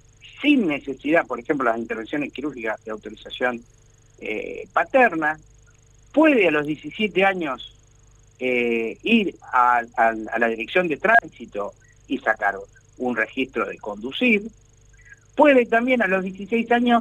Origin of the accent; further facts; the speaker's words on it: Buenos Aires, Argentina; born there; en mi barrio, a una cuadra y pico de donde yo nací, en Barracas, en la ciudad de Buenos Aires